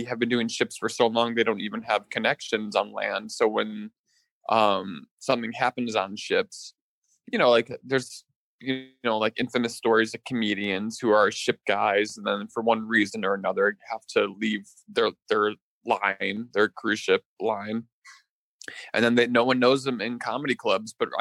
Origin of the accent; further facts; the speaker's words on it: Wisconsin, United States; Hey, man, I'm from Wisconsin, I'm okay with hay.